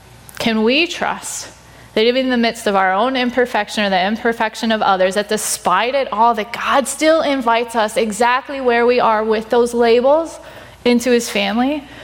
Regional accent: Ohio, United States; now in Duluth, United States; And my husband and I ended up moving to Duluth. And he's from here. I'm from Ohio, which is where we met.

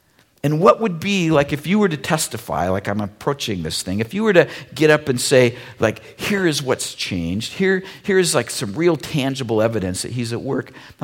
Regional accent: United States; Like, I grew up in America. It's like I'd never heard any of this stuff before.

